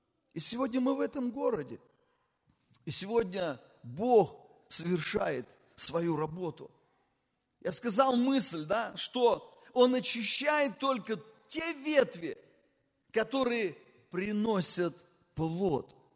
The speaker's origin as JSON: {"language": "Russian", "town": "Voronezh", "region": "Voronezh Oblast", "country": "Russia", "said": "я из Воронежа, Господь. Я в Воронеже живу."}